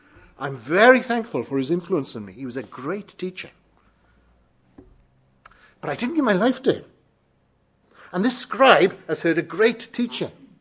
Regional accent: United Kingdom; So being British, we stopped.

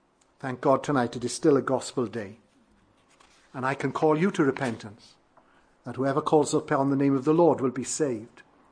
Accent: Wales, United Kingdom; Across many of the mountains in my home country, Wales, there are mountains that tower over lakes and rivers

